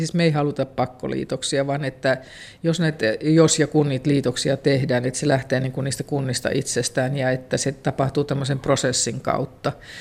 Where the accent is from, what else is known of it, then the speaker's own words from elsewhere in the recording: Kemi, Lapland, Finland; juuri sieltä Kemistä, mä oon siellä syntynyt ja kasvanut, ja päässyt ylioppilaaksi, lähtenyt opiskelemaan, mun sukulaisia asuu siellä vieläkin.